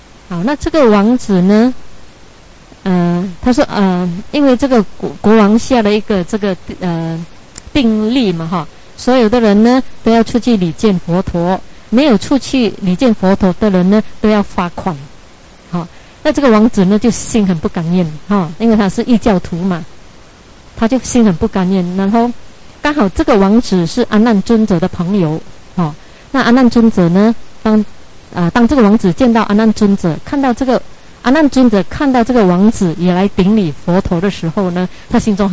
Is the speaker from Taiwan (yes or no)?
no; China; 但是我们是中国人嘛